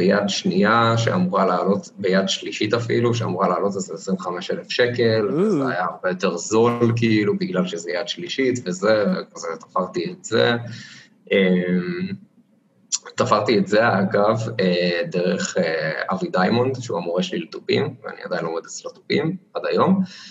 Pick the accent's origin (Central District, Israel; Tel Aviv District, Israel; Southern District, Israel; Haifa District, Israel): Central District, Israel; Modi'in; במקור ממודיעין, רוב החבר'ה עדיין גרים ממודיעין